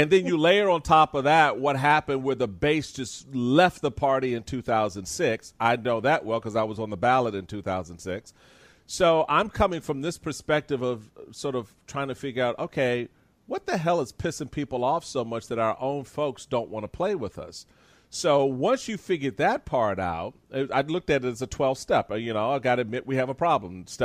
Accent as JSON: {"language": "English", "town": "Washington", "region": "District of Columbia", "country": "United States", "tie": "born or raised there", "said": "I grew up in Washington, D.C."}